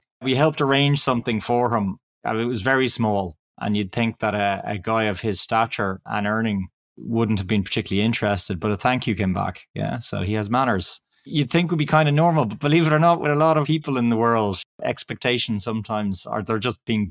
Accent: Ireland; first language English; because of course I'm Irish, right? So I grew up with English as my native language, I guess, or my mother tongue, more or less.

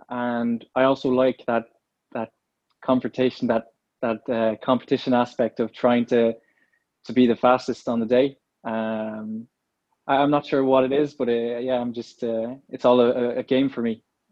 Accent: Ballyvaughan, Munster, Ireland; also born or lived in France / Switzerland; I was born in Brittany in France. Straight away, I moved to Switzerland for 2 years in Châteauday in the mountains. Then moved to Ballyvaughan in Ireland, where I have my first memories.

